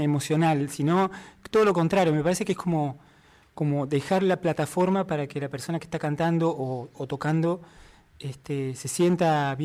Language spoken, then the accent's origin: Spanish; Concarán, San Luis, Argentina; also born or lived in Villa Dolores; Nací en Villa Dolores, sí. Pero por una situación de que mi mamá andaba en esos momentos, tuve que nacer ahí. De todas formas, Villa Dolores y mi pueblo y Concarán, de alguna forma estamos más conectados que inclusive que la capital de San Luis, digamos.